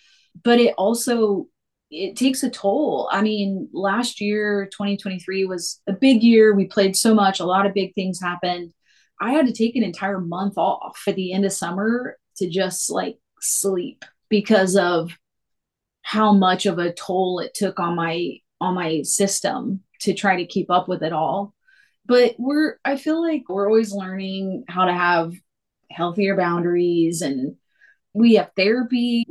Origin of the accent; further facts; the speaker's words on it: the South, United States; like growing up in the South, when you're queer and autistic, it's like you mask to survive.